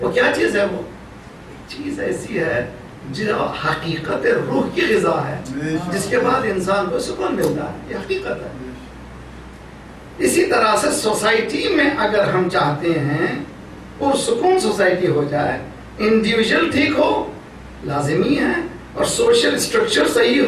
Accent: India; میں ہندوستان سے ہوں

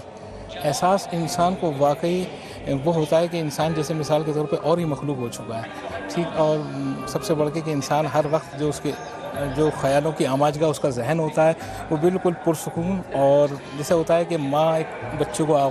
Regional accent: Karachi, Sindh, Pakistan; میں کراچی.

